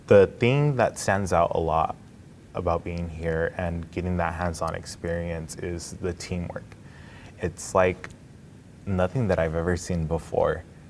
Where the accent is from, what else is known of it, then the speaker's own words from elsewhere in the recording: Fresno, California, United States; I am currently 24. I'm from Fresno, California